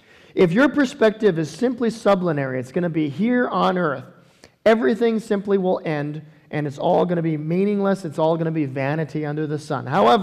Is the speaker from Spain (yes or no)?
no; Okinawa, Japan; For years growing up in Okinawa, the cost of dry cereal was way too expensive, so we ate oatmeal every single morning.